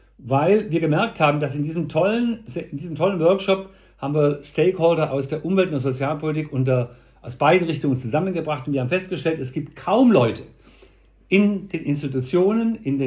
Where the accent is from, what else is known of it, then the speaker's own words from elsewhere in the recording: Baden-Württemberg, Germany; für mich als Schwabe